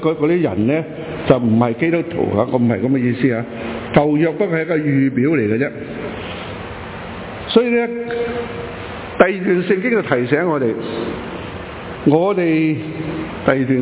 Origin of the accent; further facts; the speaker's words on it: China; 我们中国人呢，其实我不知道我们是中国人呢还是美国人